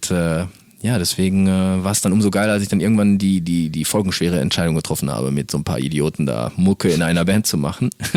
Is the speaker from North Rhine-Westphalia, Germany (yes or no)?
yes; Castrop-Rauxel, North Rhine-Westphalia, Germany; Wir kommen hier aus Castrop-Rauxel. Das ist die schöne Stadt, in der wir wohnhaft sind.